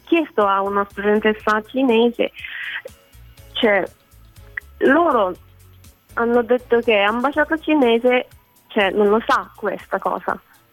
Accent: South Korea; Cioè, perché sono coreana

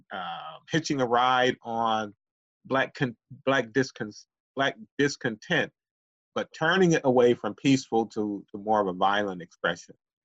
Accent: Ohio, United States; And I'm from Ohio, so immediately I perked up

